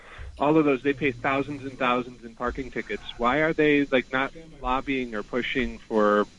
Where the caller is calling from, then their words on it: Brooklyn, New York, United States; in Brooklyn.